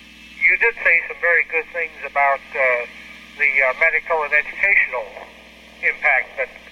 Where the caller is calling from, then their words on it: Baltimore, Maryland, United States; I'm calling from Baltimore.